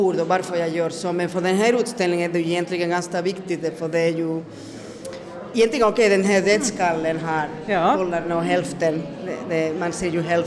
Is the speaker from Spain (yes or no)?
yes; Santiago de Compostela, Galicia, Spain; accent: Spanish; also born or lived in Madrid; now in Finland; Jag är ju uppvuxen i Madrid i början och sen har jag ju flyttat när jag var 1-2 år till Santiago de Compostela, var jag har bott och uppväxt egentligen. Och sen 99 kom jag hit till Finland, tillbaka till rötterna kan man säga.